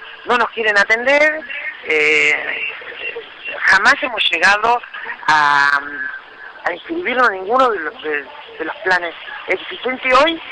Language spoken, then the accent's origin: Spanish; La Matanza, Buenos Aires Province, Argentina; Nosotras somos de la Matanza, de la Ferrería.